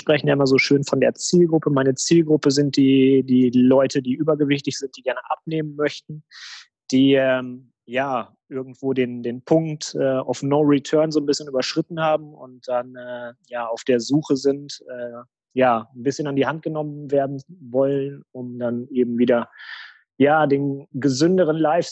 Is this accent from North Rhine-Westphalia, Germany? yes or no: yes; North Rhine-Westphalia, Germany; born there; sitze im wunderschönen Westmünsterland an der deutsch-holländischen Grenze. Ich komme wie die Andrea aus dem Sauerland gebürtig